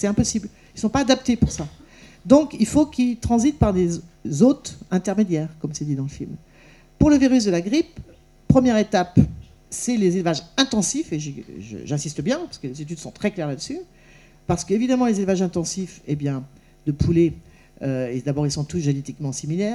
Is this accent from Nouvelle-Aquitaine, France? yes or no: yes; Nouvelle-Aquitaine, France; je suis originaire des Deux-Sèvres, et je suis né sur une ferme dans les Deux-Sèvres, donc je connais bien le monde agricole et rural